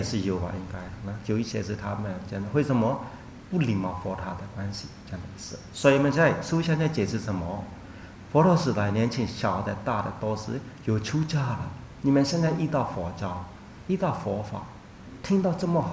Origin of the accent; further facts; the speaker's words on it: Myanmar; 我们缅甸人包袈裟有看过吗？